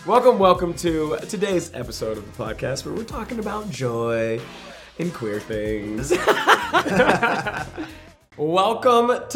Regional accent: Texas, United States; Yeah, it's supposed to be simple, but I'm from Texas.

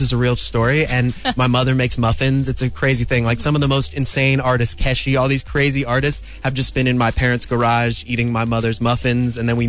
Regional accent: New York, United States; I'm from New York, she's from New York

